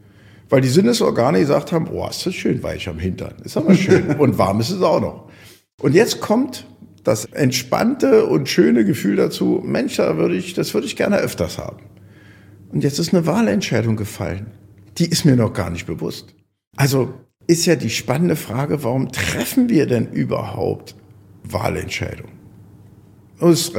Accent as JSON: {"language": "German", "region": "Berlin", "country": "Germany", "said": "Ich komme aus Berlin, mir ist das sowieso egal."}